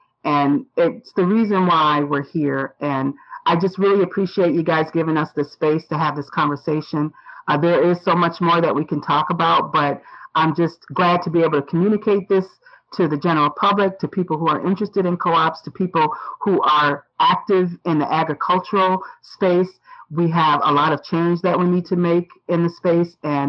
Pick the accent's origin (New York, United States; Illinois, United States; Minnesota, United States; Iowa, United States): Minnesota, United States; specifically in Minnesota, my hometown where I was born, my mom was born, my grandma was born, and my great grandma was born